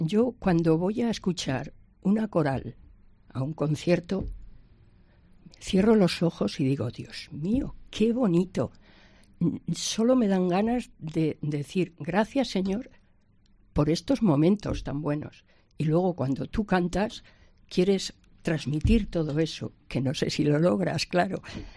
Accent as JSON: {"language": "Spanish", "town": "Aranda de Duero", "region": "Castile and León", "country": "Spain", "lives_now": "Burgos, Spain", "said": "cuando llegué a Burgos, porque yo soy de Aranda"}